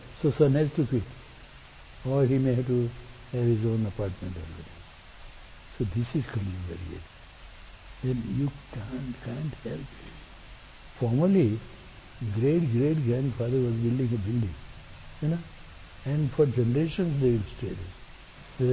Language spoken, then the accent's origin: English; India; fortunately we are from India, so Sanskrit and our language is not very different.